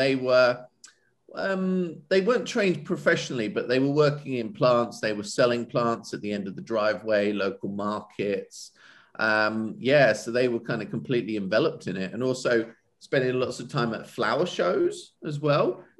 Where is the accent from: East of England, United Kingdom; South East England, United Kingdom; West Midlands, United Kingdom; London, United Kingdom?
East of England, United Kingdom; I designed a garden full of plants that were raised in Suffolk, which is the county that I'm from in the UK.